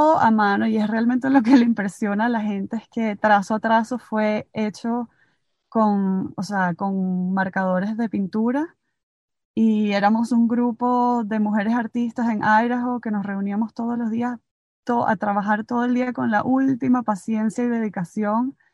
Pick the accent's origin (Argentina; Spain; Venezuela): Venezuela; moved away; also born or lived in Switzerland; hace casi ya 20 años me fui de Venezuela y he vivido en muchos países. Contrastados uno del otro, me fui de Venezuela, bueno, como sabemos que es nuestro país, a Suiza